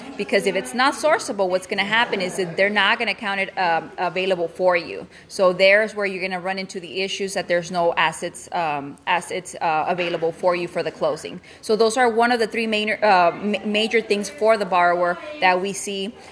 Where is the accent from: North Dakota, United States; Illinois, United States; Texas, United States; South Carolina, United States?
Texas, United States; Edinburg; also born or lived in San Juan; I was born in San Juan, but I lived all these years in Edinburgh. So I went to school in Edinburgh and graduated from Bobcats.